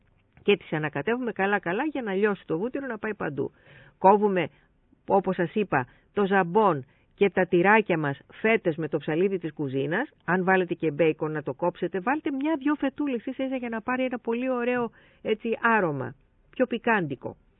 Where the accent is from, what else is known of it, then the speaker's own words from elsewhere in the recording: Vrachasi, Crete, Greece; το έμαθα στο Λασίθι, στο χωριό μου το Βραχάσι.